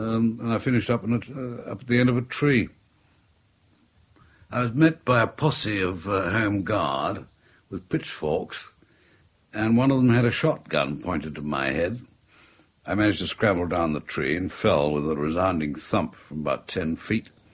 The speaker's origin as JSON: {"language": "English", "region": "England", "country": "United Kingdom", "said": "And I said, \"Yeah, I'm English.\""}